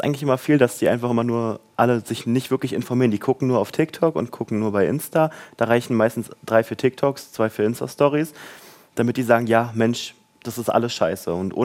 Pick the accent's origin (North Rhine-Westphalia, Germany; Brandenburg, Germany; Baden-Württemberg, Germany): Brandenburg, Germany; Leegebruch; Ja, also ich komme ja nicht aus Krem, ich komme aus einem noch kleineren Dorf, Legebruch. Das ist jetzt so, glaube ich, 15, 20 Kilometer von hier entfernt.